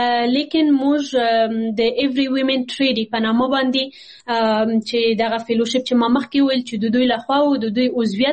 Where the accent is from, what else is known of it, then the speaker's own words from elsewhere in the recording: Afghanistan; دا بیا یوازې موږ افغانان یو